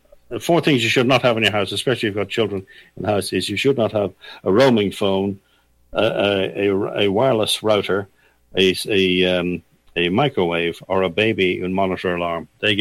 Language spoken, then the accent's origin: English; Dublin, Leinster, Ireland; I'm from Dublin originally. I'm from Ireland originally.